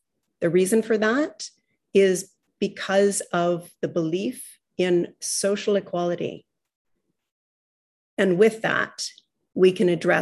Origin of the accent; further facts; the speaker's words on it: Vernon, British Columbia, Canada; also born or lived in Vancouver; I grew up in Vernon, went away to university and to work in, of course, the metropolis of Vancouver, as so many of us, and then returned to the Okanagan, to the North Okanagan, and my husband and I farm and live in Spelling Machine.